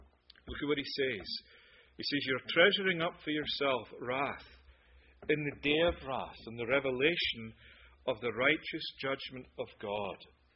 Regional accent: Scotland, United Kingdom; I'm from Scotland, so everything's deep fried. Even Mars bars.

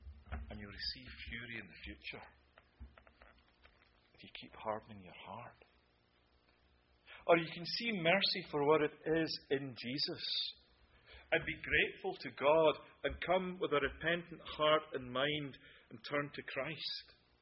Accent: Scotland, United Kingdom; I'm from Scotland, so everything's deep fried. Even Mars bars.

